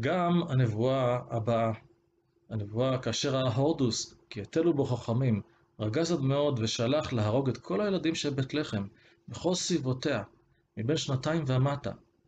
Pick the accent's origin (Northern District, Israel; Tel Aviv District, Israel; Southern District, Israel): Southern District, Israel; Beersheba; born there; זה לא אומר שאני נולדתי במרוקו. זה אומר רק שאני ממוצא מרוקאי. אני נולדתי בסורוקה, בבאר שבע, אבל לא נולדתי במרוקו.